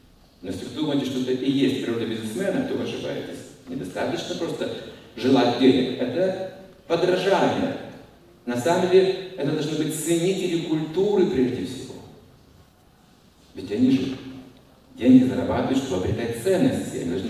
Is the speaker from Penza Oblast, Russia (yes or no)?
no; Sakhalin Oblast, Russia; Я вырос на Сахалине, если там брундуков тьма.